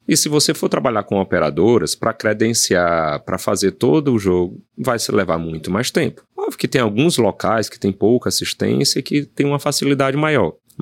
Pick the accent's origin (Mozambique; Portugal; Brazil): Brazil; Ceará; lá no Ceará, onde eu fui criado